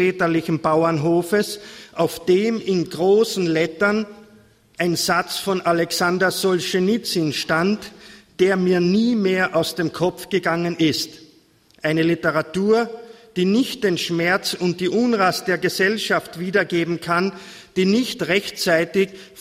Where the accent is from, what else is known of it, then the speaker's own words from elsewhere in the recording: Kammering, Carinthia, Austria; ich täglich mit dem Omnibus von meinem Geburtsort Kammering in die 20 Kilometer weit entfernte Stadt Villach fahren musste